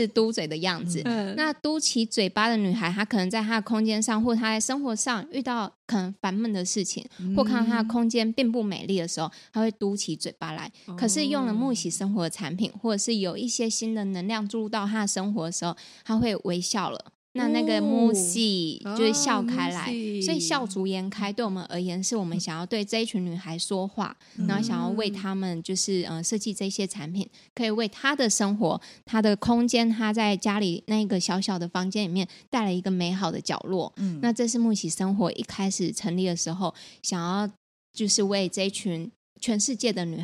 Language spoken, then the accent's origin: Chinese; Taiwan; 因为我们是台湾人想要把品牌就是带出国外